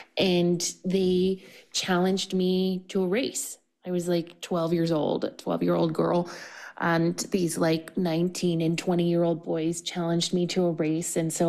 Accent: Milwaukee, Wisconsin, United States; I grew up in Milwaukee, Wisconsin, and started figure skating because I wanted to be like my big sister

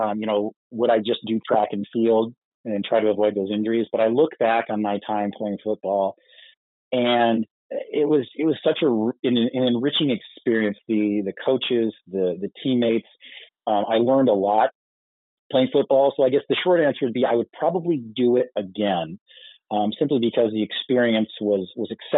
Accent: Yankton, South Dakota, United States; also born or lived in Indianapolis; You know, growing up in Yankton, all of our family was here or around the Midwest. So the plan was to always come back, but had a great 5 years out in Indianapolis doing my radiology and nuclear medicine training.

